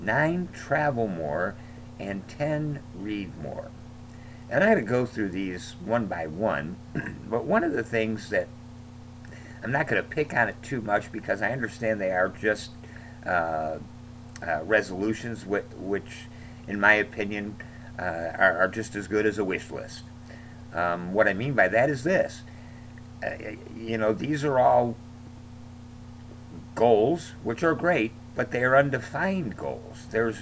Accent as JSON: {"language": "English", "town": "Chicago", "region": "Illinois", "country": "United States", "said": "from Chi-Town."}